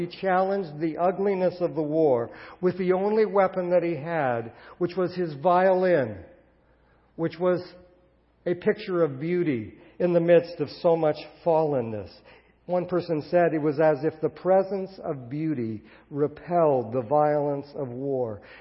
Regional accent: United States; they wanted to make us national heroes just because we came from the States.

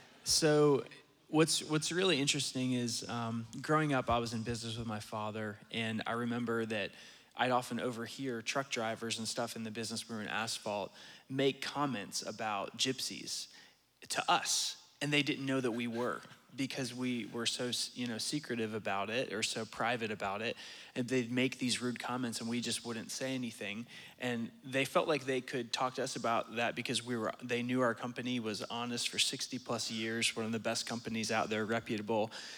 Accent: Pennsylvania, United States; first language Romani; But yeah, I grew up in Pennsylvania in the gypsy culture. We spoke Rumness, that language.

